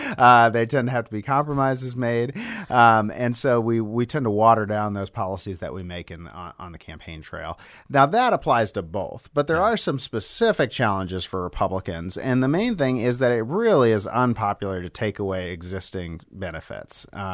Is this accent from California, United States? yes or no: no; Missouri, United States; They're not going to be competitive in these southern states, in the outer South, like Missouri, my home state, or Tennessee or Kentucky or Oklahoma.